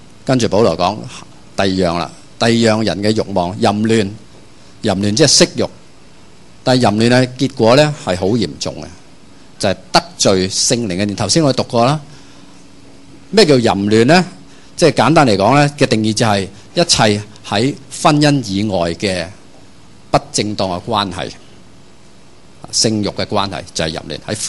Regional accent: Hong Kong; 即是主宰着我们香港人的思想啊

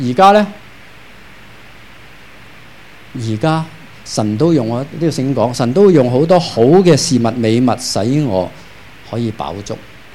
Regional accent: Hong Kong; 我哋其实香港人都好幸福噶啦。

